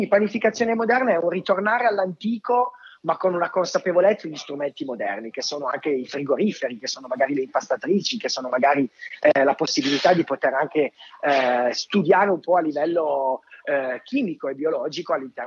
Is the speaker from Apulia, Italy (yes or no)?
no; Cossano Belbo, Piedmont, Italy; una fotografa mia cara amica del mio stesso paese, di Cossano Belvo, in provincia di Cuneo.